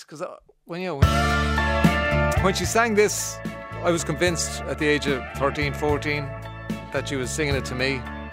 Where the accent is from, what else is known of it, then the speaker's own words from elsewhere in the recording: Ireland; What a way to celebrate being Irish. Watching our rugby team win the Grand Slam.